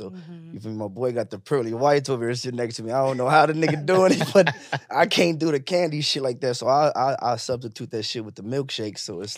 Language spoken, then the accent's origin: English; Pacoima, California, United States; I'm from Pacoima, California.